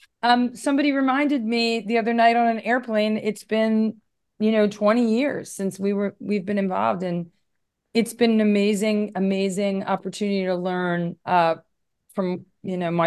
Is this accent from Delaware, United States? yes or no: yes; Wilmington, Delaware, United States; I was raised outside. I was raised in Wilmington, Delaware.